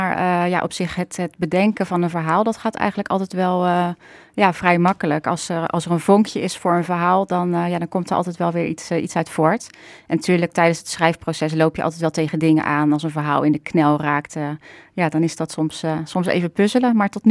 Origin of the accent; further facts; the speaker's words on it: Rotterdam, South Holland, Netherlands; Ja, dat is voornamelijk in de omgeving waar ik zelf ben opgegroeid. Ik kom uit Rotterdam-Kralingen.